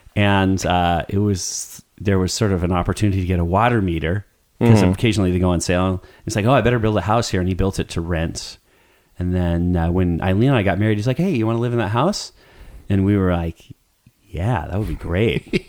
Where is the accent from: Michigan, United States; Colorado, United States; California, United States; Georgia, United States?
California, United States; Goleta; I grew up in Goleta proper, and it was great because it was just like a nice neighborhood